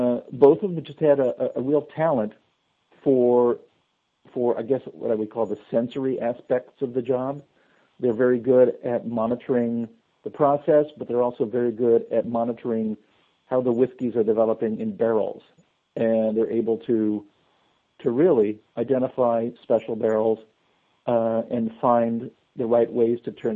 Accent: Iowa, United States; I'm from Iowa, so I'm familiar with the term farmer's tan.

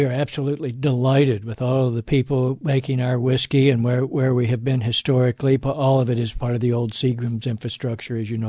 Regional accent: Louisville, Kentucky, United States; It's right here in Louisville where I grew up

